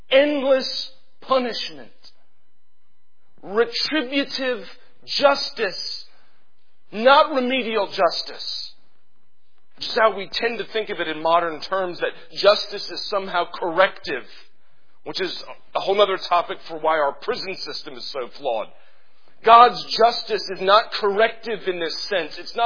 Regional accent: South Carolina, United States; I grew up in South Carolina. Y'all probably know something about Southern cultures.

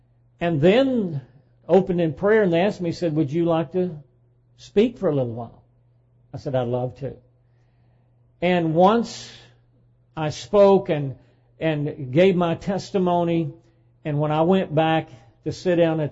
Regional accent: Alabama, United States; When I lived in central Alabama, I even went on the radio in my hometown.

